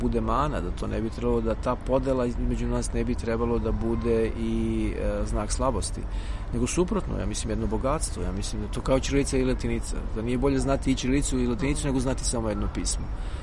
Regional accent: Osijek, Osijek-Baranja County, Croatia; moved away as an adult; now in Belgrade, Serbia; ja sam se rodio u Đakovu, odrastao sam u Osijeku, dakle rodio sam se u Slavoniji, od svoje 19. godine sam u Beogradu

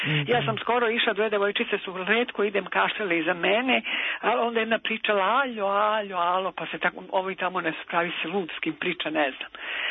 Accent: Belgrade, Serbia; ja sam iz Beograda.

